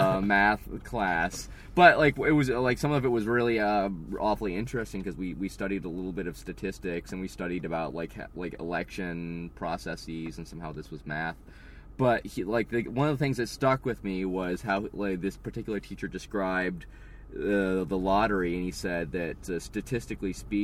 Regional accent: Arizona, United States; now in Los Angeles, United States; I don't feel as if the culture I grew up in was quite what it seems that I see now.

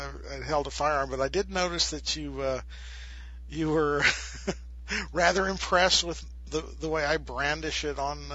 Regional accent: United States; being an American American child, having grown up in America, we had the requisite BB gun.

